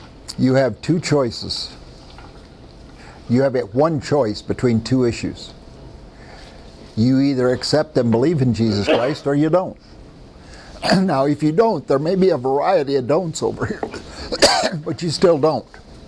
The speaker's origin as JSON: {"language": "English", "region": "Iowa", "country": "United States", "said": "I'm from Iowa, by the way, and that's what that animal was called."}